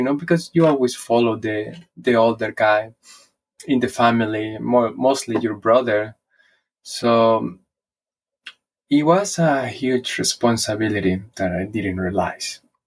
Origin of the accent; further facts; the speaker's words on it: Villahermosa, Tabasco, Mexico; Well, I grew up in Villahermosa, Tabasco, Mexico. I was there the most of the time until I turned maybe 18 years old. When I moved to a different city